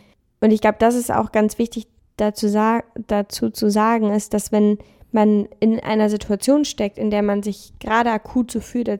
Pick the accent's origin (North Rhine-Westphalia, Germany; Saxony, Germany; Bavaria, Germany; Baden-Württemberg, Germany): North Rhine-Westphalia, Germany; Cologne; ich bin hier in Köln groß geworden und habe hier ganz viel Zeit verbracht und dann bin ich nach Hamburg gegangen